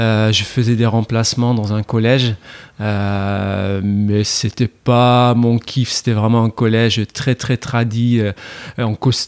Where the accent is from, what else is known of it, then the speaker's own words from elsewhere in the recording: Ghent, Flanders, Belgium; now in Lille, France; je suis originaire de Gand, en Belgique. Ça fait plus de 10 ans maintenant que j'habite à Lille.